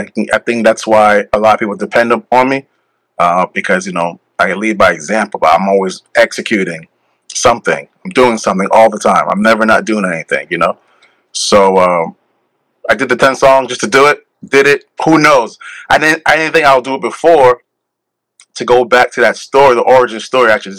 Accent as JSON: {"language": "English", "town": "Brooklyn", "region": "New York", "country": "United States", "tie": "born there", "said": "My mother's from Curacao. My dad's from the island of Dominica. I was born in Brooklyn."}